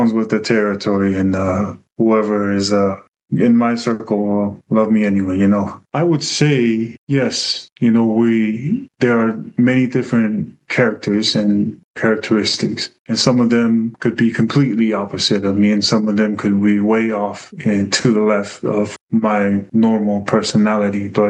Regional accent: Tonga; I grew up in Tonga. I know as much as I took in from when I grew up in Tonga about Tongan history

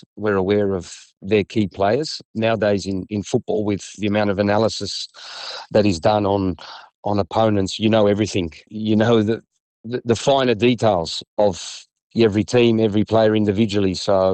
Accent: Australia; It comes with the territory of being an Australian footballer, that you're always going to be looked down upon or looked as being inferior, the underdog.

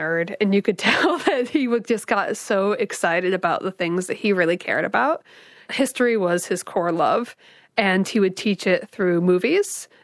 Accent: Indiana, United States; moved away; I grew up in Indiana in the US. A lot of corn, very small town, very flat.

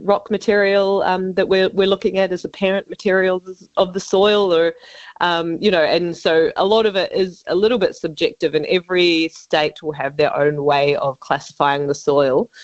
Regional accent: New Zealand; Actually, I'm from New Zealand, studying environmental science.

